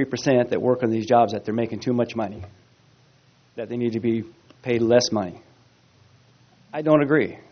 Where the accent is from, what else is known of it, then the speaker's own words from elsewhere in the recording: Arroyo Grande, California, United States; now in Santa Margarita, United States; And I'm from Santa Margarita. Excuse me. I grew up in Aurora Grande. I went to school here, high school, read from high school here.